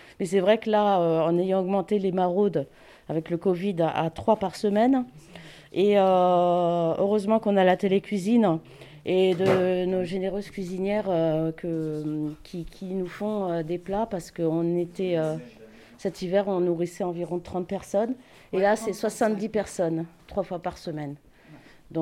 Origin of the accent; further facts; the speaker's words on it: Paris, Île-de-France, France; ça fait 20 ans que j'habite ici. Sinon, je suis native de Paris.